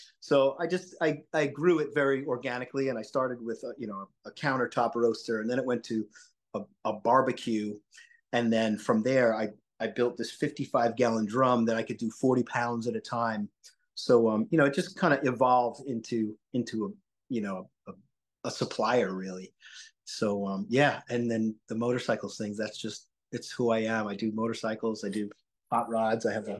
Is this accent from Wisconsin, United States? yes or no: no; Long Island, New York, United States; I rode, my mom, we lived in suburbia. I grew up in Long Island, New York.